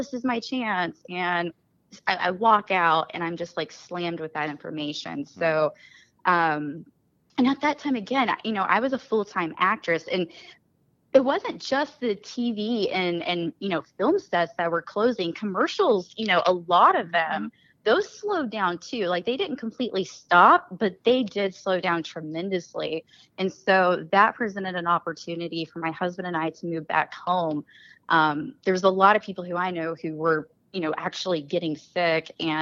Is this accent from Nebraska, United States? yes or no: no; Fayetteville, Arkansas, United States; born there; Yeah, I actually I was born in Fayetteville.